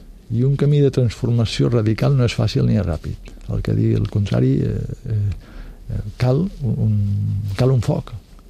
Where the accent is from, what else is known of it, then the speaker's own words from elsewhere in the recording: Catalonia, Spain; born there; puc dir doncs, que sóc nascut a Catalunya, que he estat a Índia